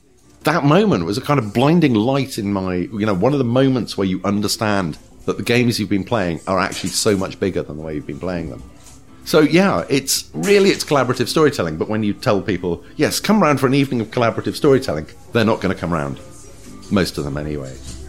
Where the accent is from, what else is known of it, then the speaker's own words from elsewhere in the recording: East of England, United Kingdom; I'm originally from Suffolk